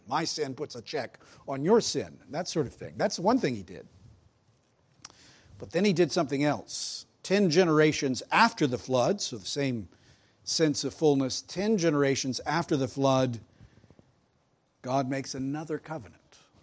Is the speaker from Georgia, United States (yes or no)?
yes; Georgia, United States; I grew up in Georgia. I grew up south of Atlanta.